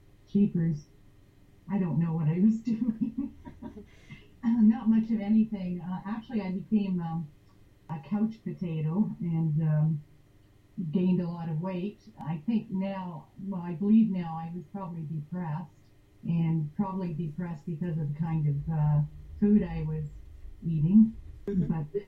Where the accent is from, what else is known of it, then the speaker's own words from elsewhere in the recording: Canada; first language en; also born or lived in Quebec / France; I always believed as a Canadian I should be bilingual because English and French are two official languages. So I'm English speaking, but I studied French for many years. And yes, I did live in Quebec and in France.